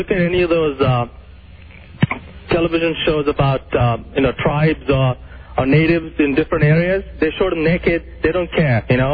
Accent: Fiji; I'm from the Fiji Islands, for example.

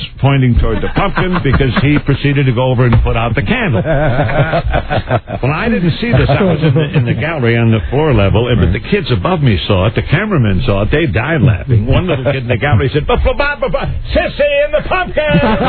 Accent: Buffalo, New York, United States; I came to New York from Buffalo, and I did the early morning radio show on WNBC.

